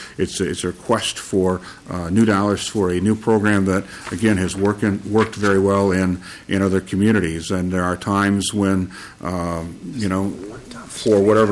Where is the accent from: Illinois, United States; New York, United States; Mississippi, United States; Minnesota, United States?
Minnesota, United States; Albert Lea; So, for example, in my hometown of Albert Lea, I still own a tire store.